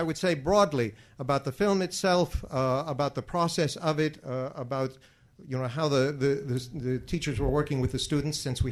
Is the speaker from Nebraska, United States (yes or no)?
yes; Grand Island, Nebraska, United States; now in New York, United States; I live in New York now. I was born and raised in Grand Island.